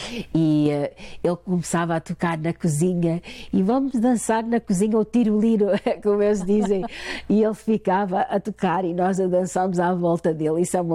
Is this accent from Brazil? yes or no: no; Portugal; now in Canada; Bem, eu não sou bem portuguesa, mas também não sou canadiana. Vou para Portugal, eles dizem: "Não, tu não és portuguesa." E estou aqui, mas também não me sinto canadiana.